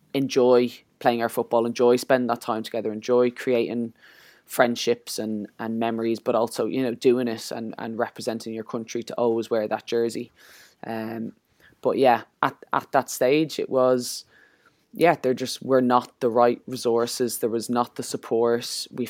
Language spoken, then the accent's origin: English; Ireland; And for us, I think as well, as Irish people, there are plenty over there in Australia.